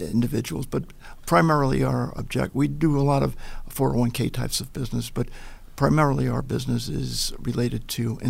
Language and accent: English; Little Neck, New York, United States; now in Buffalo, United States; Yeah, I'm not from Buffalo. No. I grew up in Long Island in Little Neck.